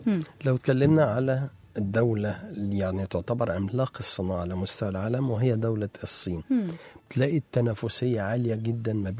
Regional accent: Egypt; فاحنا بنبص عندنا في مصر او في اي دوله تاني

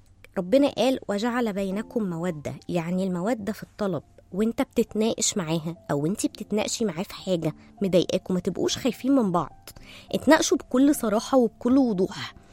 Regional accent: Egypt; وتقل مقداره في المثل هنا عندنا في مصر مش معناه ان هو شخص قليل

